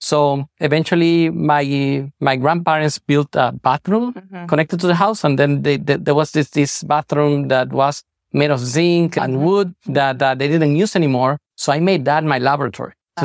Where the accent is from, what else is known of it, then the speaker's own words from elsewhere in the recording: Utuado, Puerto Rico; born there; I was born in Utuado, Puerto Rico. And Utuado is right in the center of the island, in the mountains. And, a very rural area, a lot of plantations, coffee plantations, oranges.